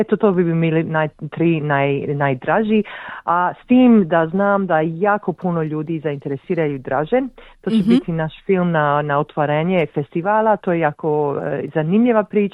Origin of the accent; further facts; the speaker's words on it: Croatia; to je jedan žanr što mi kao Hrvati nismo baš nikad prihvatili